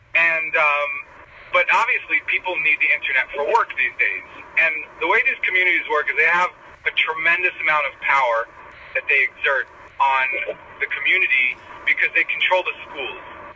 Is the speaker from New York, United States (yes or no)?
yes; Brooklyn, New York, United States; There's also a difference between the Hasidic that I came from and that gentleman in the taxi with you. I grew up in Crown Heights, which is 5 miles